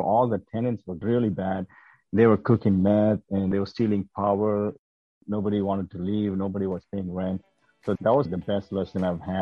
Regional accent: India; now in United States; we grew up together in India

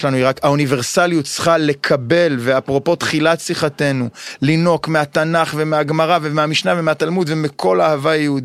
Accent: Judea and Samaria Area, Israel; אני נולדתי בהרים, והילדות שלי זה ללכת עם סנדלים קרועות, על הסלע הקשה, לעיר צרדה שנמצאת קילומטר מהבית שלי

